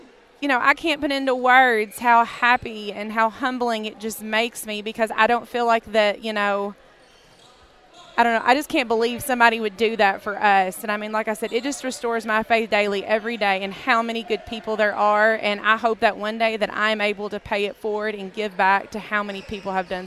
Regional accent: Dawson, Kentucky, United States; You know, I've been born and raised in Dawson my whole life. You know, me and my husband went to Western Kentucky, came back. You know, we love this town.

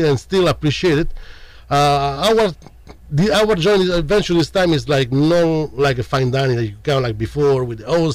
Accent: Rome, Lazio, Italy; moved away as an adult; I come from Rome mm-hmm. and grew up in Rome and worked in central Rome many years. Then I left Italy when the Euro came.

